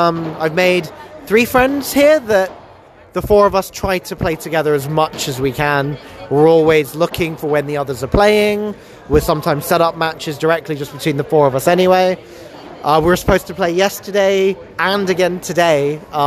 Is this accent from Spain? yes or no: yes; Spain; I grew up in Spain